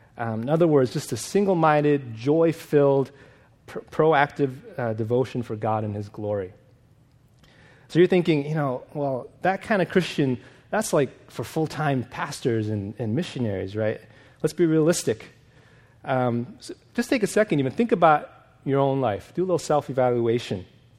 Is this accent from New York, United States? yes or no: yes; New York, United States; now in Los Angeles, United States; I've been in LA for now 20 years. I'm originally from New York.